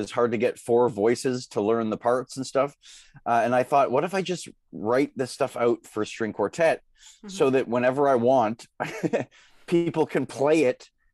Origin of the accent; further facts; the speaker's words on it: Chelsea, Quebec, Canada; when I grew up in Ottawa, well, in Chelsea, Quebec, which is just north of Ottawa, we'd go into Temple Israel on the Ottawa side, and we'd go to Hebrew school.